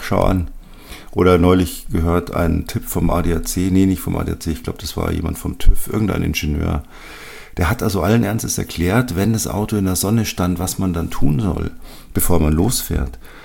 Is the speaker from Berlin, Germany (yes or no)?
no; Bavaria, Germany; ich habe es so gehasst als Kind, wenn die Ferien zu Ende gingen. Bei uns in Bayern sind die ja noch so bis 12., 13. September in der Regel.